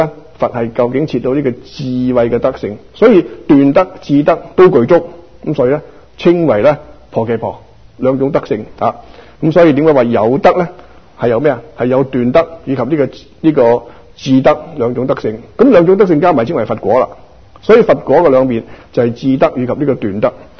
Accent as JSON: {"language": "Cantonese", "region": "Guangdong", "country": "China", "said": "就以我哋廣東人或者唐人去講"}